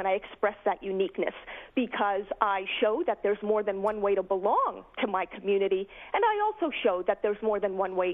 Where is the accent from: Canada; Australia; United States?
Canada; cringe at the thought of being introduced by you or anybody else as that Canadian, Muslim, lesbian, feminist.